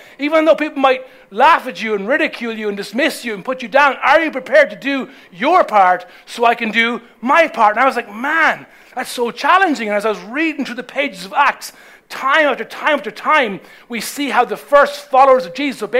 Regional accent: Ireland; But the Ireland I grew up in, if someone asked you, you know, are you a Christian? It's like, of course I am. I was born one.

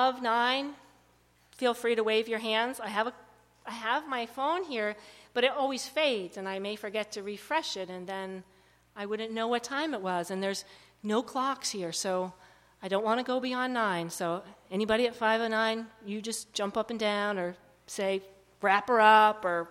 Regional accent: Braintree, Massachusetts, United States; now in Maine, United States; So I'm from away, but thank you for being gentle with me. Just a little short bio. I was raised in the Episcopal Church in Braintree, Massachusetts.

